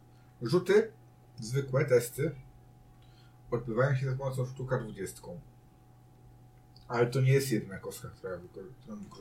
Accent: Silesian Voivodeship, Poland; Ale my, jako że jesteśmy chytrymi ludźmi ze Śląska

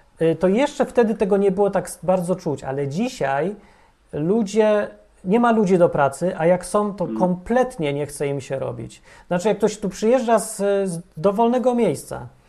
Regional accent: Kraków, Lesser Poland, Poland; Ja mieszkałem w Krakowie, urodziłem się w Krakowie, podobno. Nie wiem, tak mi mówili. Nagrań nie ma, ale zakładam, że to prawda i wychowałem się w Krakowie i to miasto jest okropne do mieszkania, śmierdzi, ciasne

